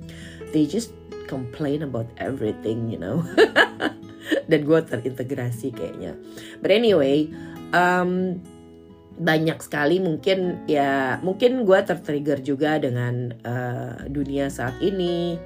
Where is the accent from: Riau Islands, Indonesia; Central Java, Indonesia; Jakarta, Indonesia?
Jakarta, Indonesia; dan spending most of my time in Jakarta Selatan gitu.